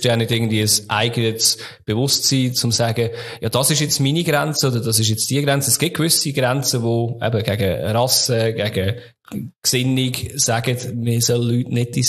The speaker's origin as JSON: {"language": "German", "region": "St. Gallen", "country": "Switzerland", "said": "wenn ich als St. Galler in Luzern bin, werde ich auch immer als scheiß St. Galler bezeichnet."}